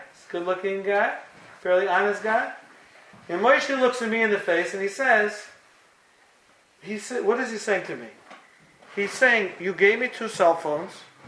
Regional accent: Memphis, Tennessee, United States; I'm from Memphis. You don't lock it and bolt it and chain it.

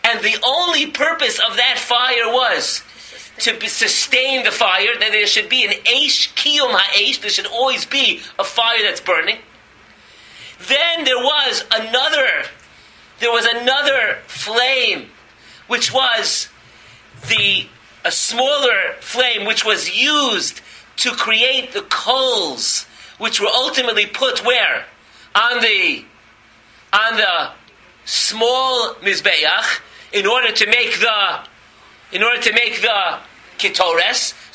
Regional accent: East Coast, United States; But I was growing up on the East Coast.

